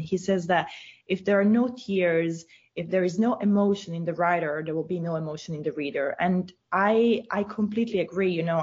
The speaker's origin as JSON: {"language": "English", "country": "Italy", "tie": "born or raised there", "also_born_or_lived": "United States", "said": "I was born in the US, but I grew up in Italy."}